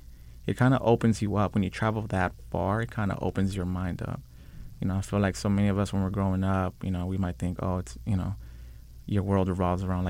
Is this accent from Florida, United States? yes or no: no; Los Angeles, California, United States; So I'm from the San Fernando Valley, from the west side. And I've grown up here my whole life.